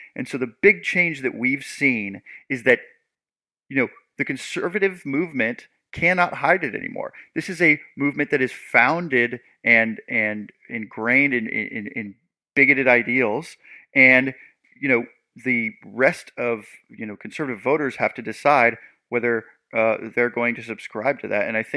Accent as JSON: {"language": "English", "town": "Seattle", "region": "Washington", "country": "United States", "said": "I'm from the Pacific Northwest, the Seattle area."}